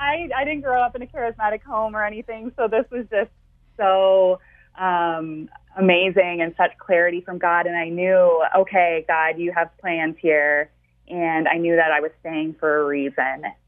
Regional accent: Canada; now in United States; I'm a Canadian, and so I had a visa and I was working in the U.S.

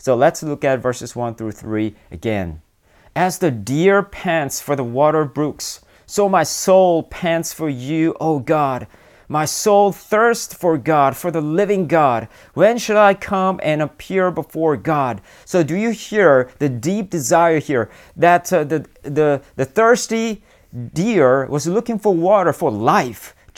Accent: South Korea; I remember, you know, when I grew up in Korea, I went to college in Korea

